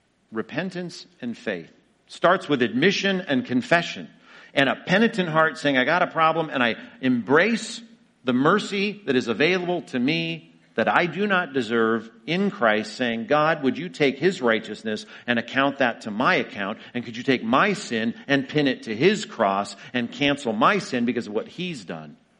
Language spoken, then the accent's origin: English; United States; I mean, I'm an American. I'm a good person. I'm not a criminal.